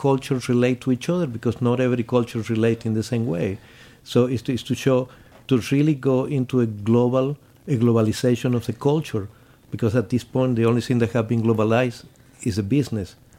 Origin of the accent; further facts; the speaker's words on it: Mendoza, Argentina; if you cross from Buenos Aires to Mendoza, my hometown, 16 hours in a train